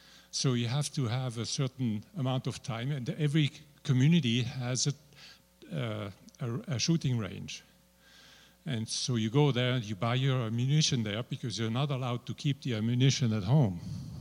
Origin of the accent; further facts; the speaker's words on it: Switzerland; I am from Switzerland, but I didn't serve in the army